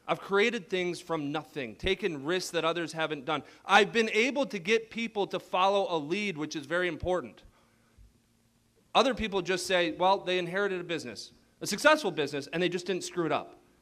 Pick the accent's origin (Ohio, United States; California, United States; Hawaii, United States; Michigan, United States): Michigan, United States; So I raised my kids here in Michigan. I'm from Michigan. I built businesses in Michigan.